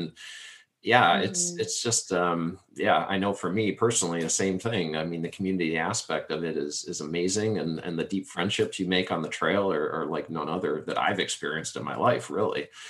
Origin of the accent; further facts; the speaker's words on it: East Coast, United States; I'm from the East Coast, so I just have to think East West